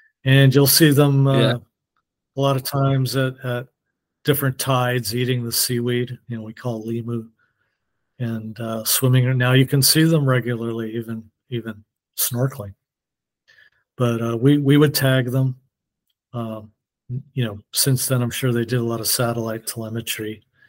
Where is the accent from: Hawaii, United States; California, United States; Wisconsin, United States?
Hawaii, United States; When I was growing up in Hawaii, I did a lot of, you know, skin diving, you know, without a tank, snorkeling, spearfishing, all that.